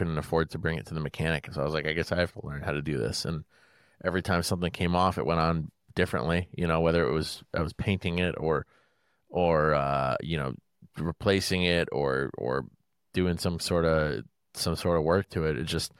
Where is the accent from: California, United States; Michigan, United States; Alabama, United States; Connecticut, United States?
Connecticut, United States; Sorry, I'm from